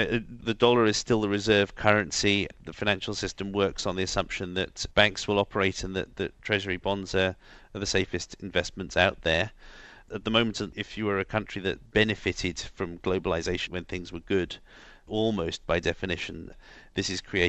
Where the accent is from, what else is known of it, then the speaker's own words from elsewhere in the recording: United Kingdom; my home country of Britain